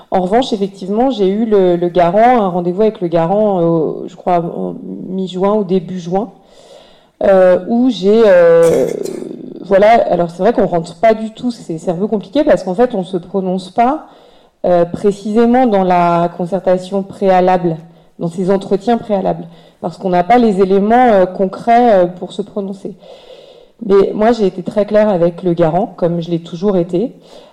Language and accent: French; Auvergne-Rhône-Alpes, France; pourtant je suis savoyarde, hein, donc évidemment qu'on défend les entreprises savoyardes